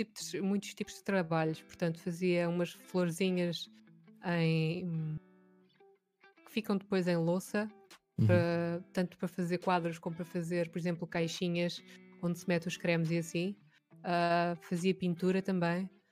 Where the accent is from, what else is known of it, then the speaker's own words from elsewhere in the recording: Lisbon, Portugal; Sou nascida e criada em Lisboa.